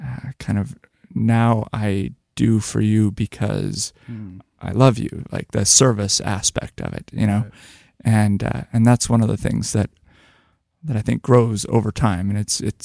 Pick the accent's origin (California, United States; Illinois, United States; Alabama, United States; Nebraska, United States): California, United States; I grew up in a tiny little town in Northern California.